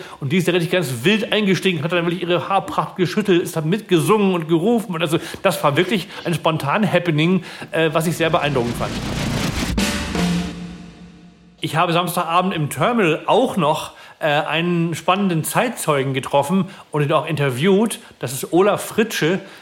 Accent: Hamburg, Germany; ich bin als Hamburger

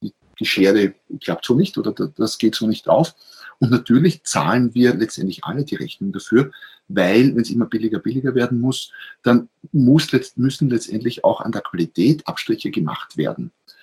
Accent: Austria; Ich bin Österreicher, wie man wahrscheinlich hört

